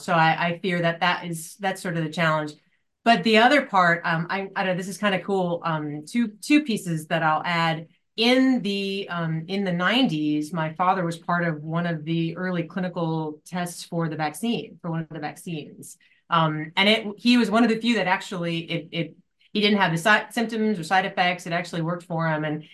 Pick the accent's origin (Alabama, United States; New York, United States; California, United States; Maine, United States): New York, United States; Poughkeepsie; So I grew up, born and raised in Poughkeepsie. My family are all still there, still in the same house that I grew up in on a lovely 5 acre rolling hill wooded area.